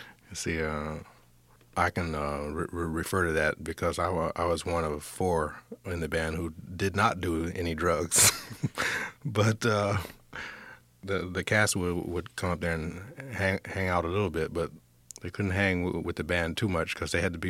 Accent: Ohio, United States; I grew up in Ohio, right? There was nothing on the radio, maybe 2 hours a week of jazz on the radio.

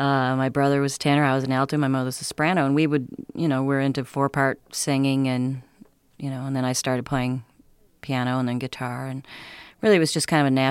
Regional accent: Wisconsin, United States; I consider myself a pretty hip person, not because I came from Wisconsin, but I mean, when I lived there, I thought I was real liberal and hip

